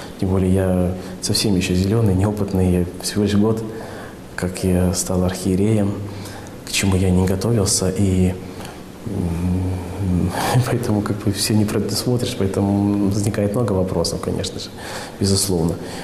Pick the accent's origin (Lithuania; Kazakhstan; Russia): Kazakhstan; Karaganda, Karaganda Region; в городе Караганде, откуда я родом